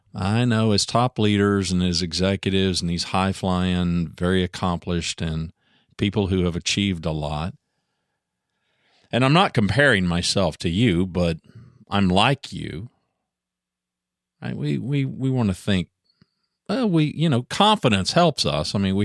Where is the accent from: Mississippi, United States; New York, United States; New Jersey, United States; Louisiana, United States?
Louisiana, United States; also born or lived in Ada, Oklahoma; I'm from Oklahoma. Born in the same town as … by the way, Ada, Oklahoma. Moved away when I was just a kid. And really, I would have to tell you, grew up mostly in Louisiana.